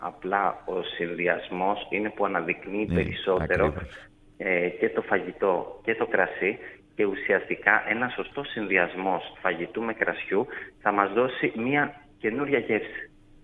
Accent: Greece; Όμως εμείς σαν Έλληνες και σαν Ελλάδα έχουμε πολύ ωραία αποστάγματα.

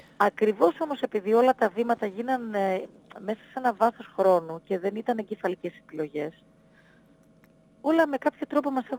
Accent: Northern Greece, Greece; εγώ είμαι από τη Βόρεια Ελλάδα και έζησα ένα χρόνο στην Καβάλα

